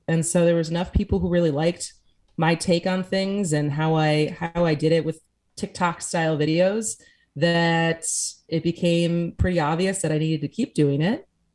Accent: Madison, Wisconsin, United States; So grew up in Madison, went to Madison West, go Regents. My parents are from Wisconsin Rapids

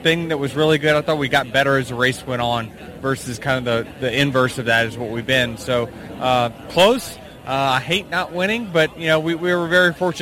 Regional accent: Las Vegas, Nevada, United States; So super excited to be at my hometown race here in Las Vegas

